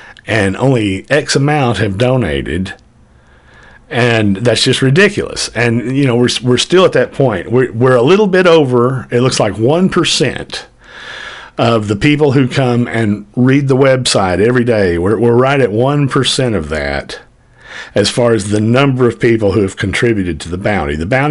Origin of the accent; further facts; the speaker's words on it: the South, United States; today's show is very Southern-based. Being a Southerner myself, I have always been proud of our history